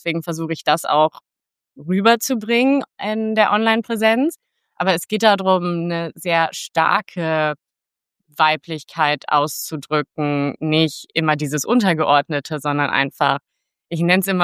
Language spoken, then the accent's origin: German; Cologne, North Rhine-Westphalia, Germany; now in Berlin, Germany; Ja, also ich komme ursprünglich allerdings aus Köln, das kann man schon dazu sagen, aber ich wohne jetzt seit 4 Jahren in Berlin